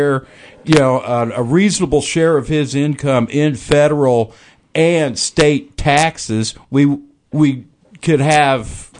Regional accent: Bement, Illinois, United States; My family always used it, and heck, we lived in Bement.

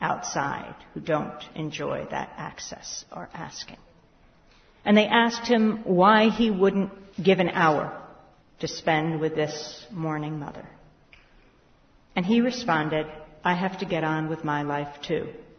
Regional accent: New York, United States; Well, I come from New York, and my governor is George Pataki.

